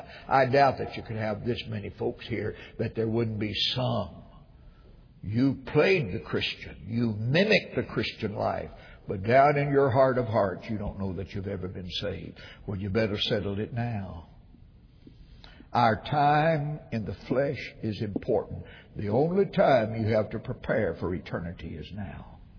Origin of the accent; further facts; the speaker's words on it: Jackson, Tennessee, United States; born there; I know where I was born. I was born in Jackson, Tennessee, because I wanted to be near my mother.